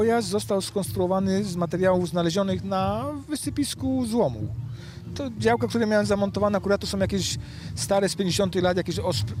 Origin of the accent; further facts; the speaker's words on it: Odolanów, Greater Poland Voivodeship, Poland; tutaj jesteśmy z Odolanowa